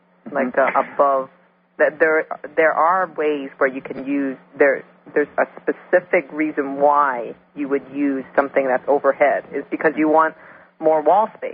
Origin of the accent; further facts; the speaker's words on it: Hawaii, United States; and I grew up in Hawaii, and you know, we're on the mainland